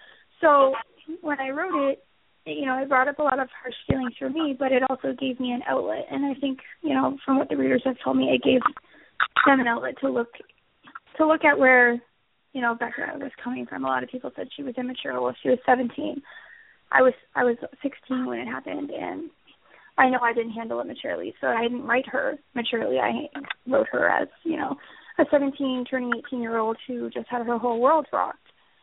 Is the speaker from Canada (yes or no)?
yes; Canada; Like, I'm Canadian, and it happens here.